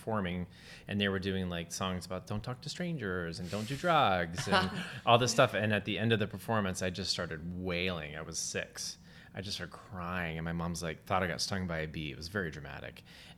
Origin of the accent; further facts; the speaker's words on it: Texas, United States; And then I grew up in Texas, and I remember I loved musicals, and I have 3 brothers.